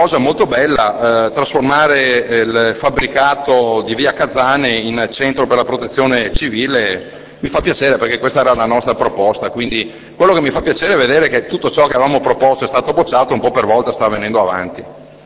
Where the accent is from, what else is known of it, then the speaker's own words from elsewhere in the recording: Veneto, Italy; first language Venetian; Italian is a second language; Io fondamentalmente sono veneto prima di tutto e parlo il veneto. Magari l'italiano faccio un po' fatica a capirlo, perché non ho studiato molto